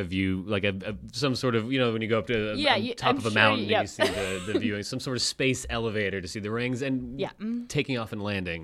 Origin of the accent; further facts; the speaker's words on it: Canada; I don't know if it's because I'm Canadian and we all have to be